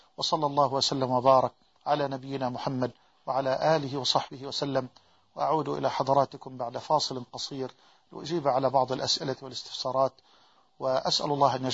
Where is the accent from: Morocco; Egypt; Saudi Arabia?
Egypt